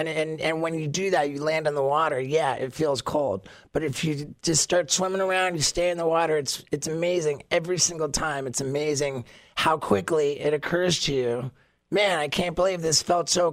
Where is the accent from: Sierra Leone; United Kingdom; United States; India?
United Kingdom; England; born there; My mom was born in Canada, and dad was born in the States, and I was born in England.